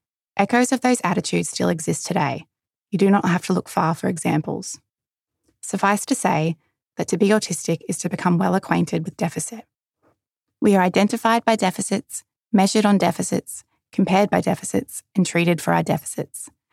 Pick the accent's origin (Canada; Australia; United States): Australia; he thought my strangeness was due to my being Australian